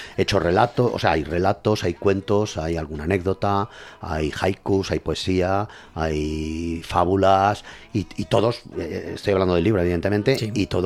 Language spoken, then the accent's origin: Spanish; Benetússer, Valencian Community, Spain; mi pueblo, de Benetusser, que le tengo mucho cariño también.